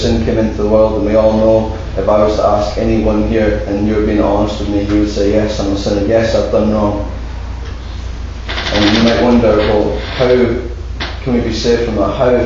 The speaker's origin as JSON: {"language": "English", "region": "Scotland", "country": "United Kingdom", "tie": "born or raised there", "said": "Now, I was born in a Christian family in Shetland. That's where I'm from. I'm from Shetland Isles, right at the top of Scotland. I was born into a Christian family. I was born on the 18th of November, 1992. So as you can guess, I'm 18."}